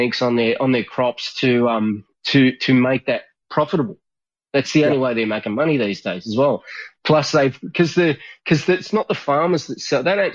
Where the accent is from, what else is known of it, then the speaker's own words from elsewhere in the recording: Melbourne, Victoria, Australia; where I grew up in Melbourne